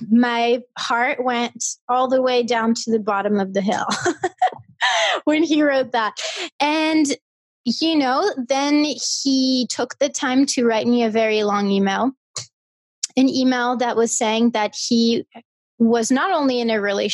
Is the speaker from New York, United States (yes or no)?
yes; New York, United States; now in Brooklyn, United States; And I said, I'm from New York.